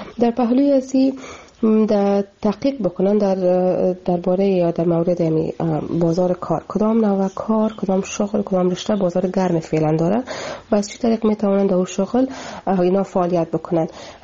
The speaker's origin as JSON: {"language": "Persian", "country": "Pakistan", "tie": "born or raised there", "said": "و از افغانستان هستم. در پاکستان به دنیا آمدیم و فعلا هم در پاکستان زندگی میکنم."}